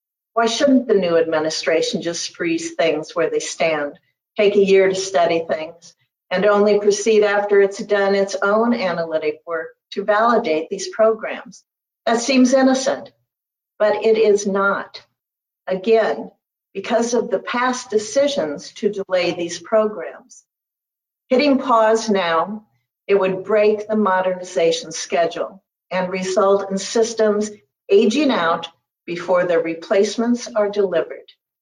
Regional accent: Nebraska, United States; when he was visiting Offutt Air Force Base in my home state of Nebraska.

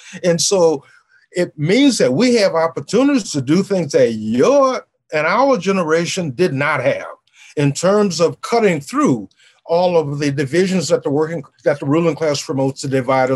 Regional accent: New Orleans, Louisiana, United States; Now, I grew up in a world in New Orleans. I grew up in Jim Crow.

